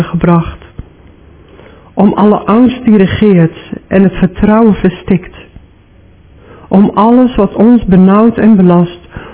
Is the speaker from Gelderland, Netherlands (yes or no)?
yes; Eefde, Gelderland, Netherlands; Ik groeide op in Eefde, studeerde theologie in Kampen en was daarna afwisselend gemeente- en ziekenhuispredikant in verschillende plaatsen.